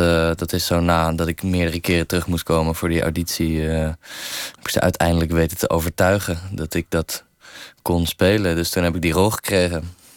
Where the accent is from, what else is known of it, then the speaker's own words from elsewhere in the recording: South Holland, Netherlands; Ik kwam uit de buurt van Rotterdam en ik zat in Rotterdam op een jeugdtheaterschool. En ik was 14